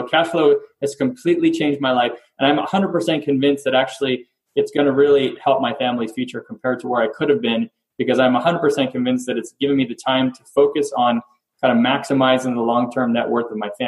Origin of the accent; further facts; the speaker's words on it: Montreal, Quebec, Canada; moved away as an adult; also born or lived in Philadelphia, United States; now in United States; I'm originally from Montreal, Canada, moved down to Philadelphia, did my MBA over at UPenn or Wharton